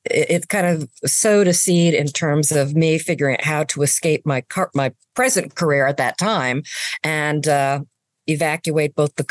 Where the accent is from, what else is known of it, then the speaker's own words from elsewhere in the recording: New York, United States; I'm from Long Island, New York, Nassau County. That's where I was born and raised and lived probably the first, I guess, 20-ish years of my life there with my family.